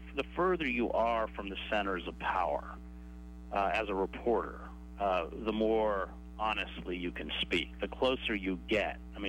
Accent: St. Johnsbury, Vermont, United States; I was born in St. Johnsbury.

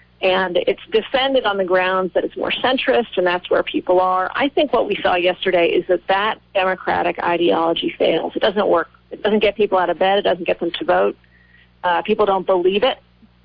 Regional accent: Norwich, Vermont, United States; I always joked, you know, you could just go back up to a general store in my hometown, Dan and Witt's, Norwich, and ask people, and they'd tell you I haven't lived there for a while.

